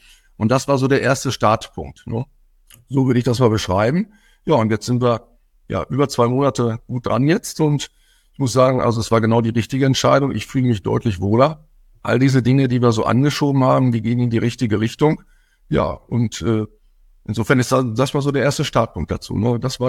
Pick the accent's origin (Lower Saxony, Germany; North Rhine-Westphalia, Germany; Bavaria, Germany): North Rhine-Westphalia, Germany; Dortmund; ich komme aus Dortmund